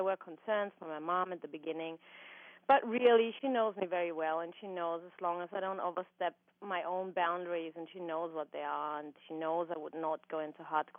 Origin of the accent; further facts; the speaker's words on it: Austria; English is a second language; now in United States; Yes, that's right. I'm from Europe. I'm from Austria, just like our governor.